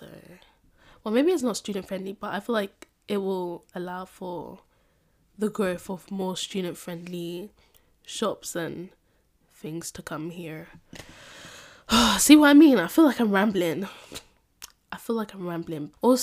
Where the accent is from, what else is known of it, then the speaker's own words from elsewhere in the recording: London, United Kingdom; So here I am thinking, okay, so I'm from London, I'm very much a city girl.